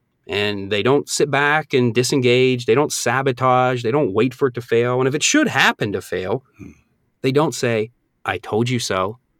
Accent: Northeast, United States; Now, I'm originally from the Northeast, so when I moved down here, I thought alligators were, I thought they were like rattlesnakes.

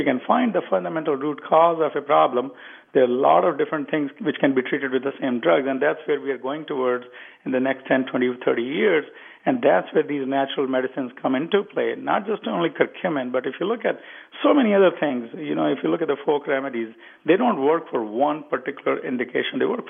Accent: India; growing up in India.

